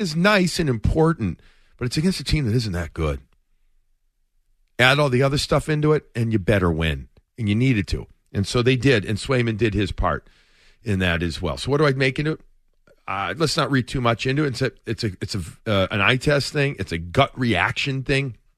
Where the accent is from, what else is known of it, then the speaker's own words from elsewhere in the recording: Chicago, Illinois, United States; I grew up, like I've said this before, I grew up in Chicago and I would always go to see Wayne Gretzky.